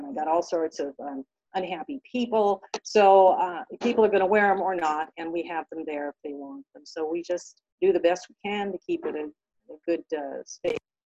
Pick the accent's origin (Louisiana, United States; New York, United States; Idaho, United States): Idaho, United States; Sandpoint; I grew up in Sandpoint and left for a few years and ended up back here.